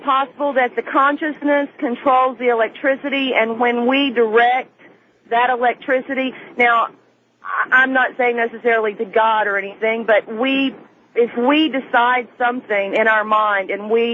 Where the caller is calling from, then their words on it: Arkansas, United States; Hi, I'm calling from Arkansas. I'm on my way from Tennessee.